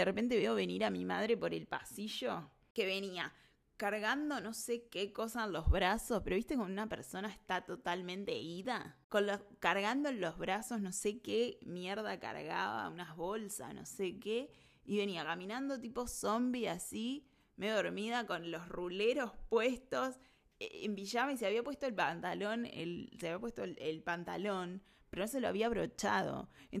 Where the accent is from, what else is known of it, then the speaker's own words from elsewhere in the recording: Uruguay; Como buena uruguaya, dejo todo para último momento.